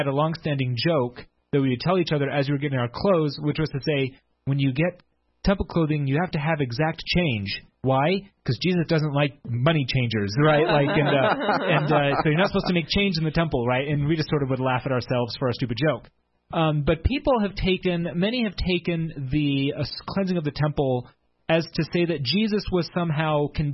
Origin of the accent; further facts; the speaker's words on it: Salt Lake City, Utah, United States; So when I was growing up in Salt Lake City, and we would have mutual night